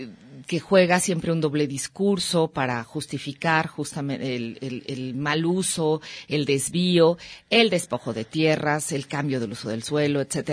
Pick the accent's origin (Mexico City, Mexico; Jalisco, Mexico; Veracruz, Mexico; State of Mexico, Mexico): Jalisco, Mexico; Guadalajara